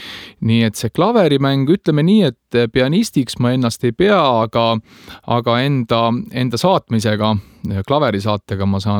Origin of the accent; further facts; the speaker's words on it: Jüri, Harju County, Estonia; also born or lived in Tallinn; mina olen sündinud Tallinnas ja Pelgulinnas. Ja olen oma lapsepõlve ja tegelikult üles kasvanud Tallinna lähedal Jüri Alevikus.